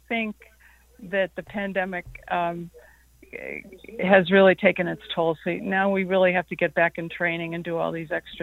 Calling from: Maine, United States; I'm calling from Maine, which is blueberry capital of the world, so lots of flavonoids here.

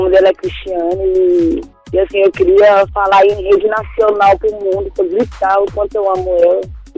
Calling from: Goiânia, Goiás, Brazil; Eu falo de Goiânia, Goiás.

